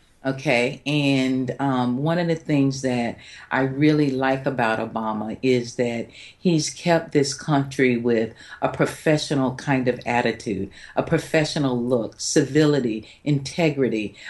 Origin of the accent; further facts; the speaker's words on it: United States; However, because I am an American, I believe in the safety and viability of our troops